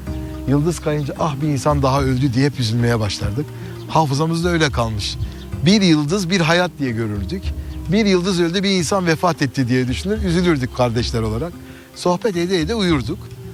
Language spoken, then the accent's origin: Turkish; Diyarbakır, Diyarbakır Province, Turkey; born there; Biz oraya göçmüşüz yeni eve ve annem beni doğurmuş ve ben yeni Diyarbakır'ın yeni şehrinde doğmuşum.